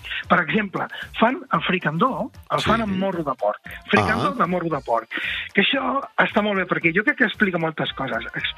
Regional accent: Catalonia, Spain; jo no sóc de Barcelona estrictament, sóc de l'extraradi

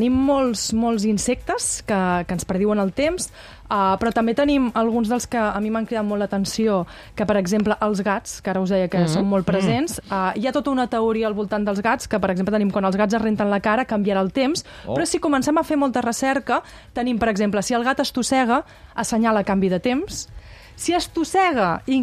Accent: Arenys de Mar, Catalonia, Spain; nosaltres que som d'Arenys de Mar i venim de terres marineres

